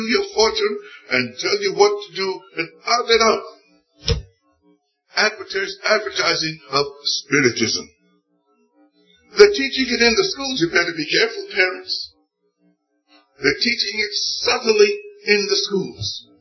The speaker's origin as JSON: {"language": "English", "town": "New York City", "region": "New York", "country": "United States", "tie": "born or raised there", "said": "When I was a boy growing up in New York City"}